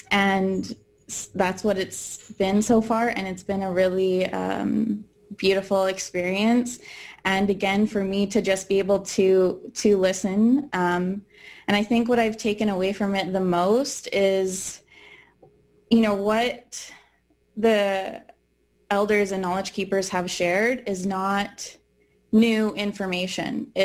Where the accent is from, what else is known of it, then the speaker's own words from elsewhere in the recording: Saskatchewan, Canada; I'm from Wiper First Nation in Southeast Saskatchewan. I'm Cree and Assiniboine on my dad's side, and Scottish and Irish on my mom's side.